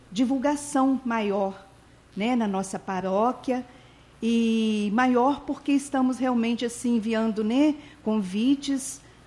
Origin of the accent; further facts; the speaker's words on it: Natividade, Brazil; a Natividade, que é a minha cidade natal, cidade da minha família